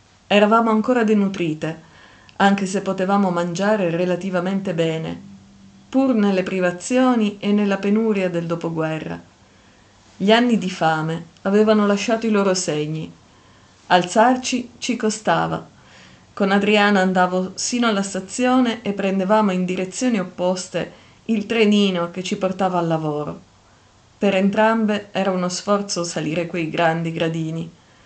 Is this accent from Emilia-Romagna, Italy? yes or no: no; Pinerolo, Piedmont, Italy; also born or lived in Trivero; Biella, il 15 agosto 1929. Sono cresciuta a Pinerolo, circa 26 km da Torino. Quando la guerra finì, avevo 14 anni.